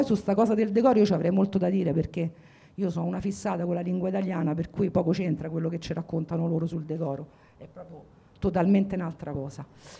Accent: Rome, Lazio, Italy; Io vengo da Garbatella, che è un quartiere storicamente politicizzato, eccetera.

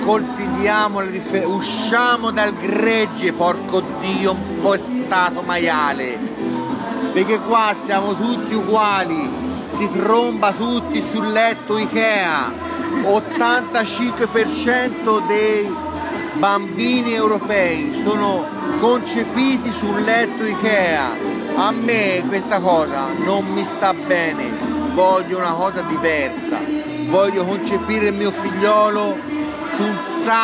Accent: Tuscany, Italy; Allora, io sono dalla Toscana, vicino Firenze, nel Chianti.

